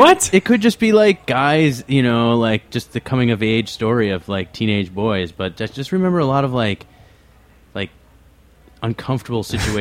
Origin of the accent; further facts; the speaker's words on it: Midwest, United States; accent: Midwest; I'm not from Wisconsin, although I do kind of have a Midwest voice.